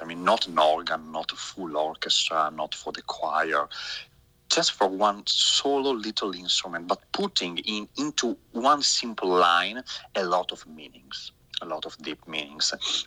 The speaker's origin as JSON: {"language": "English", "town": "Brescia", "region": "Lombardy", "country": "Italy", "tie": "born or raised there", "said": "I grew up in Brescia, which is a big city, really in between Milan and Venice, so in the north of Italy."}